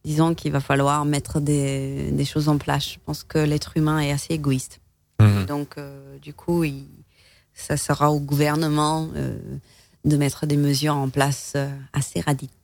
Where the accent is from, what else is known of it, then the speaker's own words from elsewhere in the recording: England, United Kingdom; Moi je suis anglaise